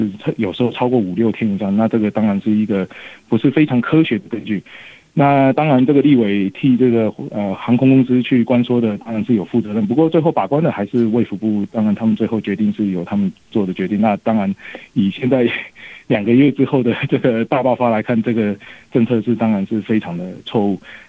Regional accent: Taiwan; 我是在台湾出生、突然长大，那我是在墨本医学院，现在是重症科的医师。

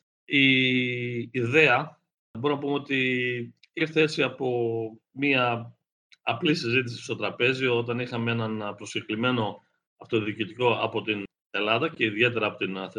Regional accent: Australia; now in Greece; και τώρα που είμαι μόνιμα εδώ, πολλοί ακόμα έχουν πρόβλημα να αναφερθούν στο όνομά μου.

